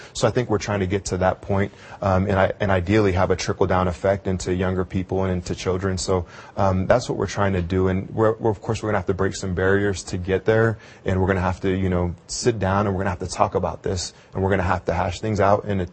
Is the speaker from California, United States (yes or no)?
yes; Santa Cruz, California, United States; I'd have to say I've always felt this way growing up in Santa Cruz, California.